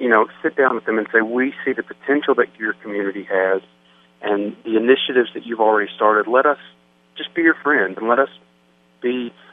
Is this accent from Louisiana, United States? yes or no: no; Bristol, Virginia, United States; I am from Bristol, Virginia, originally, born and raised.